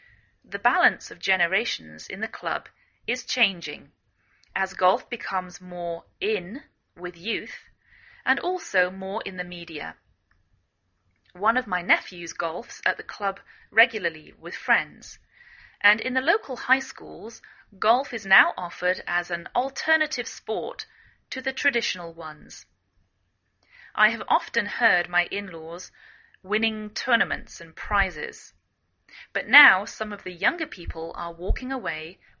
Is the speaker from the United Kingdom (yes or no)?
yes; England, United Kingdom; now in United States